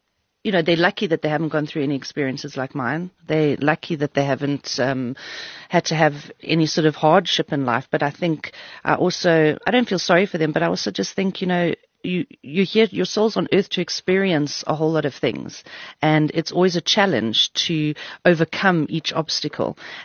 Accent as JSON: {"language": "English", "country": "Malawi", "tie": "born or raised there", "said": "You know, I grew up in Malawi. That's where I was born."}